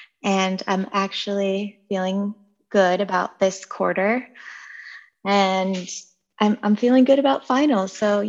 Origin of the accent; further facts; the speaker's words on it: California, United States; moved away as an adult; now in Washington, United States; Well, I grew up in California, and I moved out to DC about 5 or 6 years ago.